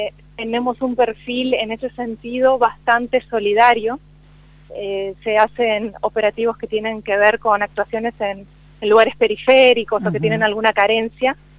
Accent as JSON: {"language": "Spanish", "country": "Argentina", "said": "para los que somos de Chaco y de Corrientes, esta es una fecha muy significativa"}